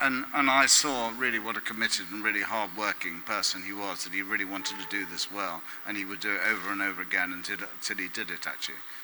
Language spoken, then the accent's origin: English; Bromley, London, United Kingdom; Mostly about my life growing up in Bromley in the 70s